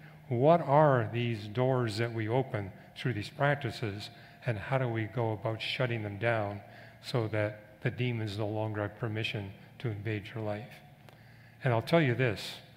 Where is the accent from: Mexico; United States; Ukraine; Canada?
Canada; British Columbia; I was raised in British Columbia